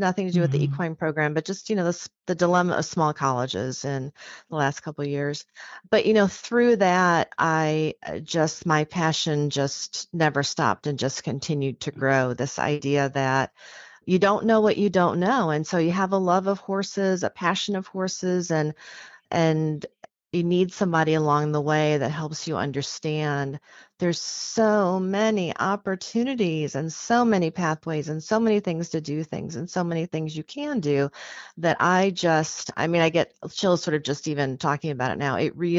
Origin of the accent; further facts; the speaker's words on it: New York, United States; still have a place in upstate New York. So I'm really kind of split between the two places. So, yeah, I'm still a New Yorker in that sense.